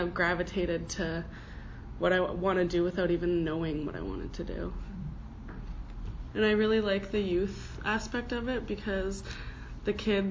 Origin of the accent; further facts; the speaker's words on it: Sumas, Washington, United States; I'm from Sumas, and there's been a train of suicides for a long time, so I feel like this helped me better understand where my community was coming from.